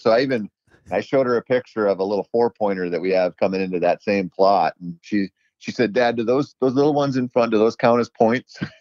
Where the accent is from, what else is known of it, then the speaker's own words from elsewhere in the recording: Minnesota, United States; in my home state of Minnesota or over in Wisconsin